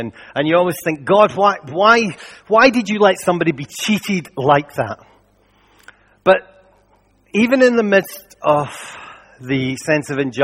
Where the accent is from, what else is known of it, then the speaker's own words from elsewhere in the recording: Scotland, United Kingdom; We will default, and we're Scottish, so we definitely default to this.